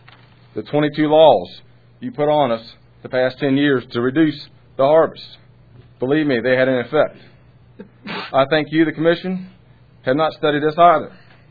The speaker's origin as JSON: {"language": "English", "region": "Maryland", "country": "United States", "said": "from the Eastern Shore."}